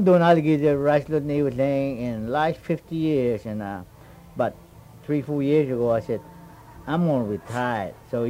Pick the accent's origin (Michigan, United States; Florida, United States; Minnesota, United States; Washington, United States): Florida, United States; Everglades; And I'm from Everglades, but it's a Miccosukee Tribe reservation now, but before it just open place and... So we were hunting and everything.